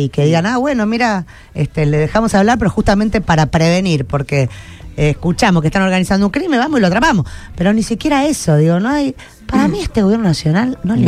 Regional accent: Rosario, Santa Fe, Argentina; somos el equipo que pelea por la ciudad, porque somos todos rosarinos. Queremos esta ciudad como nadie

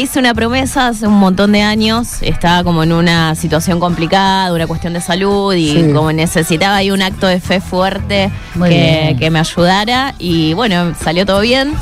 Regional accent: Santa Fe, Argentina; now in Rosario, Argentina; la aprendí acá en Rosario. Yo soy santafesina, vengo allá, de familia, de ir a la escuela de jardín al quinto año, religiosa, de monjas

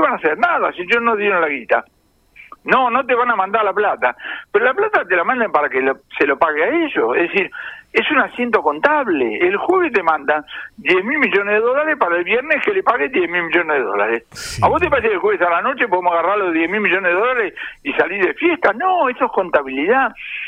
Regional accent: Argentina; con la experiencia inflacionaria que tenemos los argentinos

